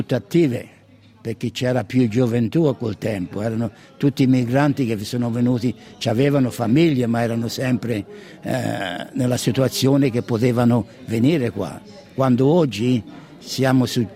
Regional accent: Borgo a Mozzano, Tuscany, Italy; Io vengo da Borgamozzano, provincia di Lucca.

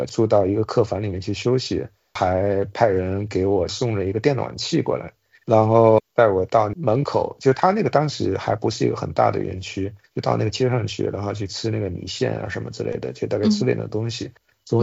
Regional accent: Fujian, China; 我也是福建人啊，说话要算数

